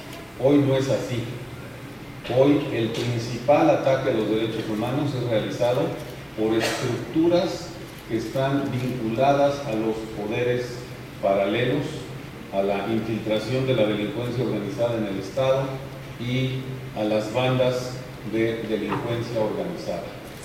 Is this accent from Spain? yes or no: no; Mexico; Yo siempre digo que en mi país, en México, avanzamos hacia un tipo de feudalismo nuevo.